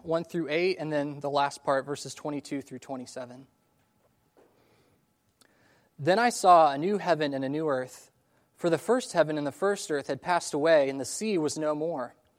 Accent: Colorado, United States; now in Texas, United States; I'm from Colorado, born and raised. I went to the University of Colorado, and I moved to Texas originally to work in sports broadcasting

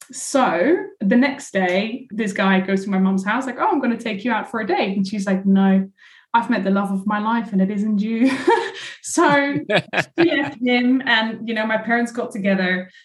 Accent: Netherlands; So I grew up in the Netherlands, you know, small town Dutch girl, where everybody knew each other.

